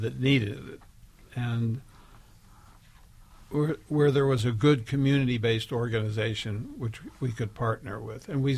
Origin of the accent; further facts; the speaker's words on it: West Virginia, United States; I grew up in West Virginia, and I went to terrible public schools there.